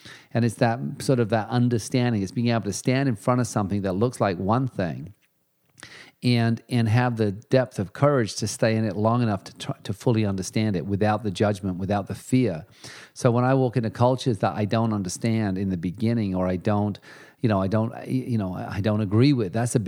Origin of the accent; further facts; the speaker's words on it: England, United Kingdom; you know, I grew up in England